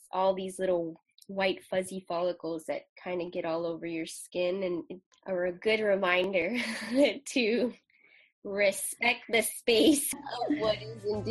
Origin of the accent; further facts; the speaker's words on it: Texas, United States; I'm from Texas. I grew up on Tejano music, cumbias, and the best Tex-Mex food money will ever buy